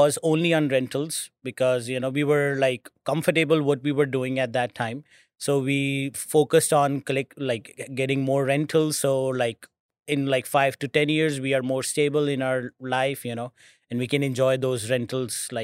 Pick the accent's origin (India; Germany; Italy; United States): India; moved away; So we are from India originally. I was born in, we both were born in India. We came here around like 10 years ago.